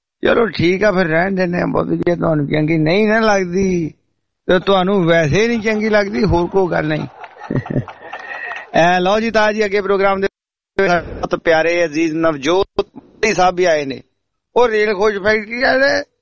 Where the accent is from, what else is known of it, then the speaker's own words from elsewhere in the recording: Punjab, India; ਓਦਾਂ ਮੈਂ ਮਾਝੇ ਵਾਲਾ ਜੀ, ਹਾਂ ਕੰਮ ਦੁਆਬੇ ਚ ਤੇ ਰਹਿਣ ਵਾਲੇ ਮਾਝੇ ਦੇ